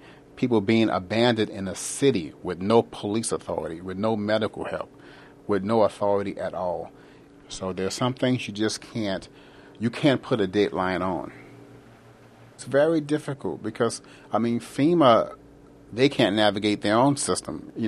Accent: New Orleans, Louisiana, United States; I'm from New Orleans.

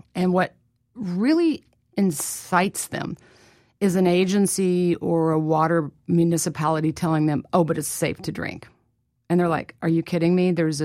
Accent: Midwest, United States; I was born and raised in the Midwest.

